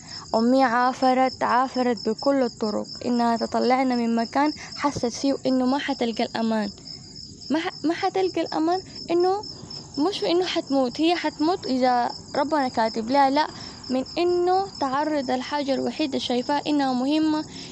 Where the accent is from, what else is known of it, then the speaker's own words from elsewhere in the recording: Khartoum, Sudan; now in Kosti, Sudan; من الخرطوم، حاليا في كوستي وافدة.